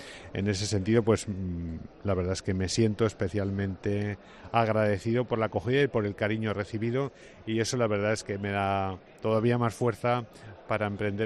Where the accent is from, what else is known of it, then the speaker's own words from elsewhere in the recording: Huesca, Aragon, Spain; No me andaré por rodeos, ¿no? En ese sentido, pues soy como muy de Huesca, ¿no?